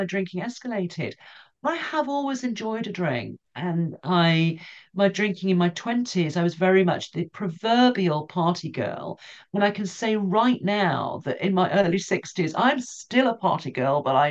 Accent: Scotland, United Kingdom; So despite the accent, I'm Scottish. And a lot of Scottish families have three generations in the house.

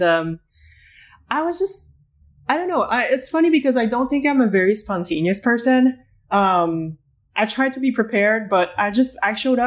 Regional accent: Canada; moved away as an adult; now in United States; And I'm Canadian, so I needed to get a visa.

